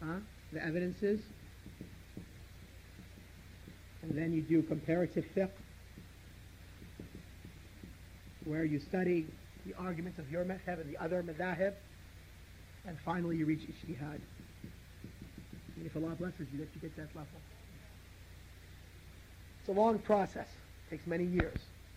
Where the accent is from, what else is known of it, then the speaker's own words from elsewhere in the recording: United States; born there; It's like, for instance, I was born in the United States, okay?